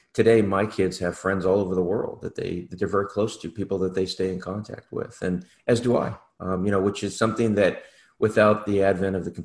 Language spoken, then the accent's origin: English; Covina, California, United States; also born or lived in Santa Monica / Pacific Palisades; Initially grew up in the Santa Monica, Pacific Palisades area, and then my folks moved us out to a little city called Covina, where I really spent most of my formative years.